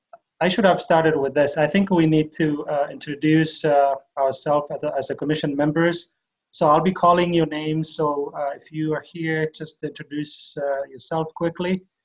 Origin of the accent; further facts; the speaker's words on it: Somalia; now in United States; I'm with Catholic Community Services of Utah. I'm originally from Somalia as a refugee also.